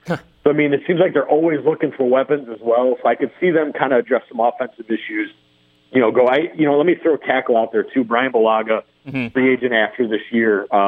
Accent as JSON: {"language": "English", "town": "Tinley Park", "region": "Illinois", "country": "United States", "said": "I'm from Tinley Park, Southside."}